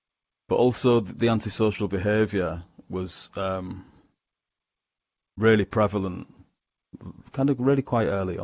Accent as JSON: {"language": "English", "region": "Yorkshire and the Humber", "country": "United Kingdom", "tie": "born or raised there", "said": "as a young child growing up in Yorkshire in England, which is where I'm speaking to you from now"}